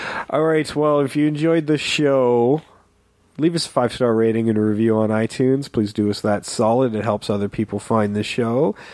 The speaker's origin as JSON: {"language": "English", "country": "Canada", "said": "I usually say, just because I'm Canadian doesn't mean I'm nice."}